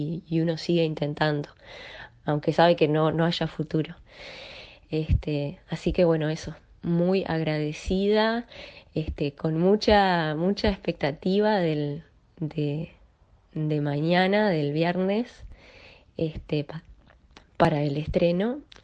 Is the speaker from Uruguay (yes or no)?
yes; Uruguay; a todo lo que nos representa también como uruguayos